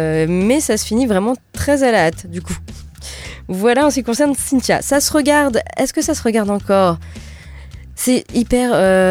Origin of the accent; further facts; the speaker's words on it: France; particulièrement chez nous, en France